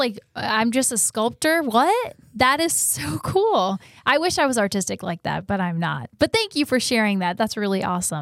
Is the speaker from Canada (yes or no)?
no; Ohio, United States; born there; You know, I actually was not born here. I was born in Ohio and moved here.